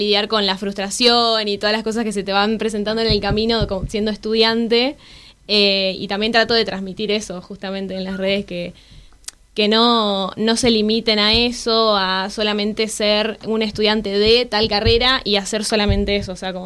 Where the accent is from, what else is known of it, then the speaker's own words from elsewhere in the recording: Misiones, Argentina; now in Buenos Aires, Argentina; soy de Misiones y yo estudio medicina acá en la UBA.